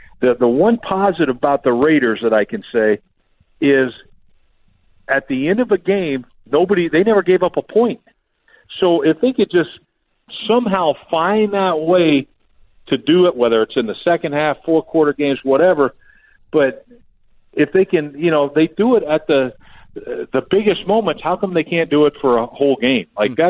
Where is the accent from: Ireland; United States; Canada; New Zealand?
Ireland; I'm Irish, dude. I cry all the time.